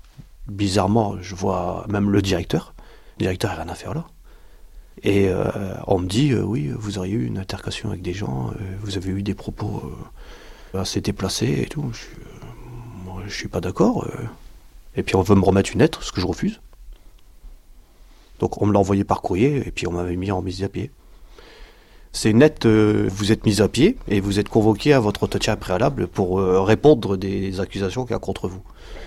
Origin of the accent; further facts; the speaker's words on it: France; Moi, je suis français.